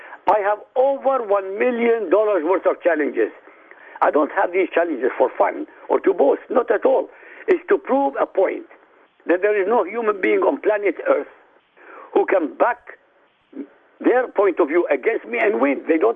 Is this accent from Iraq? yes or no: yes; Iraq; born there; first language Arabic; English is a second language; Ladies and gentlemen, I was born in Iraq. My mother tongue is Arabic.